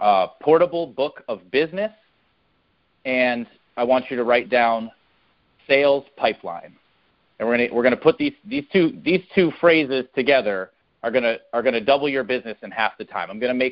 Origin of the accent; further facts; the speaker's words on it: Myrtle Beach, South Carolina, United States; born there; also born or lived in New York; I was born right here in Myrtle Beach, South Carolina. I lived in North Carolina and Wilmington area for a part of my life, and I spent the rest of my life in upstate New York